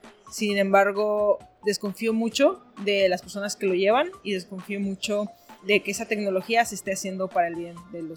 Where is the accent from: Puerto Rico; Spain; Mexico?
Mexico; yo soy de México, soy una ingeniera.